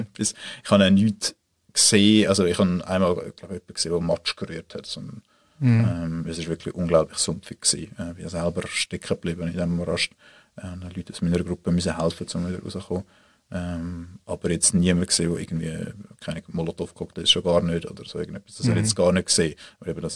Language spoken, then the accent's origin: German; Mittelland, Switzerland; born or raised there